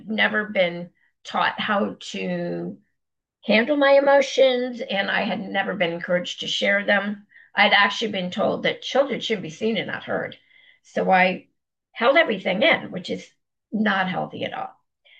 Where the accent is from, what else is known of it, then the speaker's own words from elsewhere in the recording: Connecticut, United States; I grew up in Connecticut, my dad worked for IBM. We had like a big, nice home